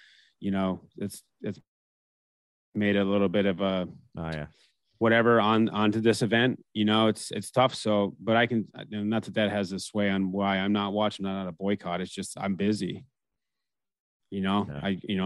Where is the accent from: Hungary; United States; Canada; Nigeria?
Canada; And I even being American, I grew up in Canada, right?